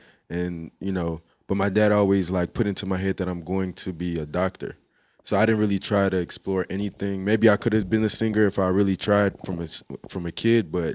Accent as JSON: {"language": "English", "country": "Nigeria", "said": "Actually, I kind of do, but this is how it started. I'm Nigerian."}